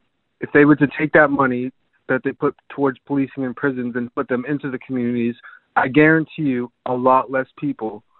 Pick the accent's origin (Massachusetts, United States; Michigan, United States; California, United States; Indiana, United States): Massachusetts, United States; Randolph; I'm from Randolph, Massachusetts.